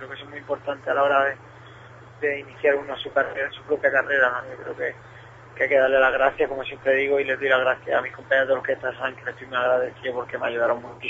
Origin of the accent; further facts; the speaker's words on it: Andalusia, Spain; hay una canción que hablo de mi tierra, Andalucía